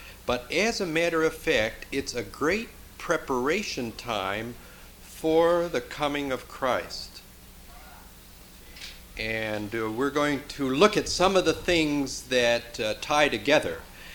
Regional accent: Portland, Oregon, United States; I come from Portland, Oregon.

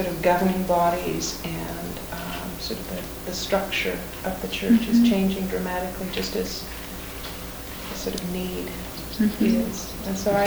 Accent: Seattle, Washington, United States; I'm from Seattle, where I am a member of Assumption Parish, which is a Catholic church.

